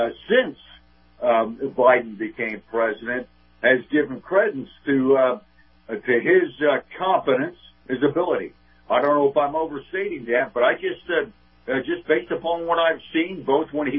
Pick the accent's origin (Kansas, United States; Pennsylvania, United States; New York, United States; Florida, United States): Kansas, United States; this totally unknown guy from out of Kansas, my home state